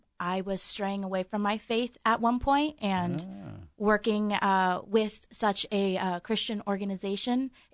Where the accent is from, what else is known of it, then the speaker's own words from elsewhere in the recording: Marion, Indiana, United States; I'm from Marion, Indiana.